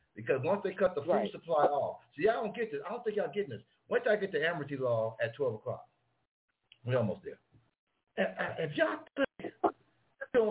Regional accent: Buffalo, New York, United States; I'm from Buffalo. I watch Buffalo, love Buffalo

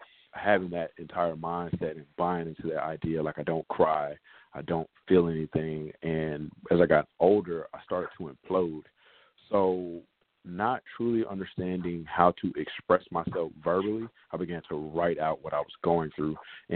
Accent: Jacksonville, Florida, United States; So, again, I'm from Jacksonville, Florida. I was raised in a single-parent home.

